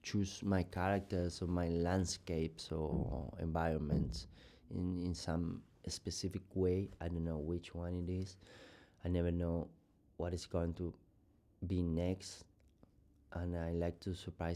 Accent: Argentina; English is a second language; I am from South America, you know, I live in Argentina.

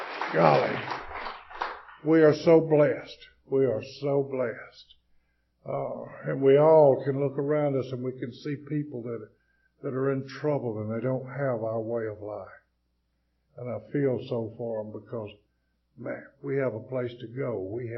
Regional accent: West Blockton, Alabama, United States; Good morning.

